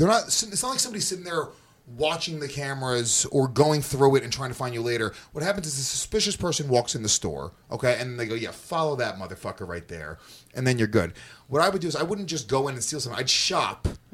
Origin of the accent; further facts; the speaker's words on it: New York, United States; But where I grew up in Rockland County, I worked at Hot Topic when I was in high school.